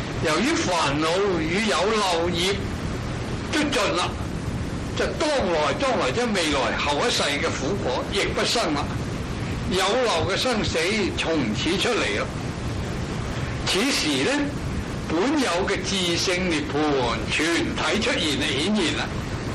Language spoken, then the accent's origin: Cantonese; China; 因為我哋中國人咧，嗰啲魏晉南北朝嗰啲玄學家成日歡喜用體用兩個字